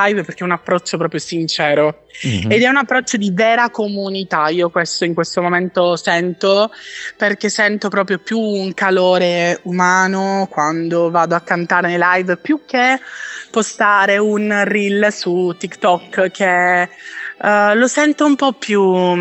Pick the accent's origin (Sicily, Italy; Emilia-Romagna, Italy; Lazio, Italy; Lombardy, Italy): Sicily, Italy; Catania; Io provengo da Catania ed è una città molto molto viva